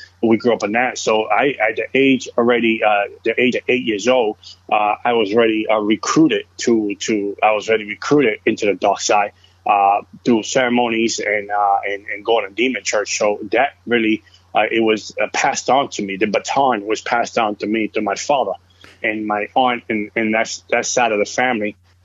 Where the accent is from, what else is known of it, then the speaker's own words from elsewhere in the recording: South Bronx, New York, United States; also born or lived in Puerto Rico; We came from Puerto Rico, and we immigrated to the South Bronx at the age. I was at the age of one when my family immigrated to the South Bronx.